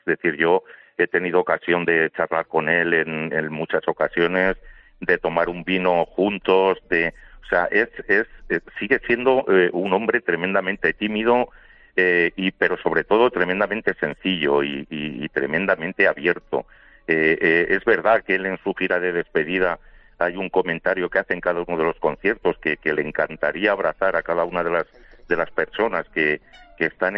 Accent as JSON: {"language": "Spanish", "town": "Cuenca", "region": "Castilla-La Mancha", "country": "Spain", "said": "porque nos une también que somos paisanos, por los dos somos de Cuenca"}